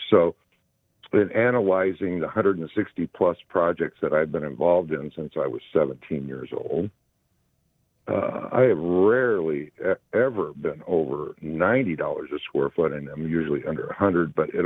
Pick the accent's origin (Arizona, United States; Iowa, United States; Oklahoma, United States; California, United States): Iowa, United States; So I grew up in Iowa, not too far from South Dakota.